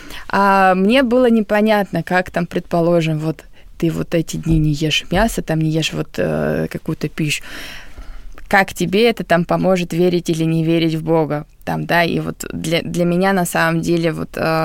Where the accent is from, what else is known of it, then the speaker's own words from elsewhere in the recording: Novouralsk, Sverdlovsk Oblast, Russia; Я сама с Урала. И жила в небольшом городке. Тогда назывался Свердловск 44. Сейчас это Новоуральск. Город из закрытых систем.